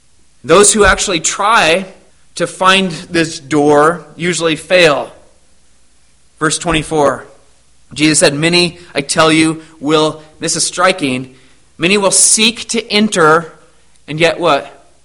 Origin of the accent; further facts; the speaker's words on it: Arizona, United States; Reminds me of growing up in Arizona, and we used to, with some of my friends, go cave exploring